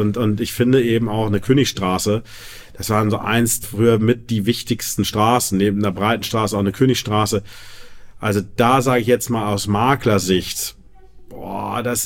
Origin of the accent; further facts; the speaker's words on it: Lübeck, Schleswig-Holstein, Germany; Ja, also ich bin gebürtiger Lübecker, bin hier auch wohnhaft, habe jetzt mittlerweile auch hier eine Familie